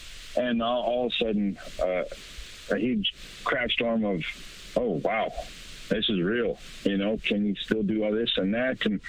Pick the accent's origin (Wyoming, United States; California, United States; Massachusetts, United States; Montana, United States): Wyoming, United States; Gillette; I grew up in Gillette, Wyoming, and, you know, very transient community, coal, methane, gas, oil, industrial type work.